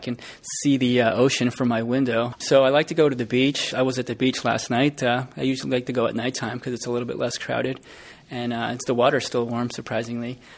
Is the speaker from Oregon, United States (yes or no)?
no; New Jersey, United States; now in Hawaii, United States; I'm originally from New Jersey. I was working in the IT industry as a local area network engineer before I came out to Hawaii.